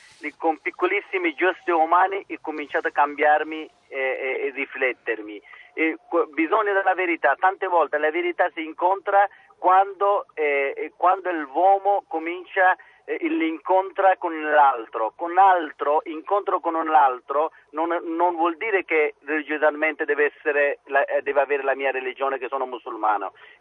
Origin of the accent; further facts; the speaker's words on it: Afghanistan; Italian is a second language; io ero come milioni di bambini afghani, che siamo noi sfortunati, siamo nati e cresciuti nella violenza in Afghanistan.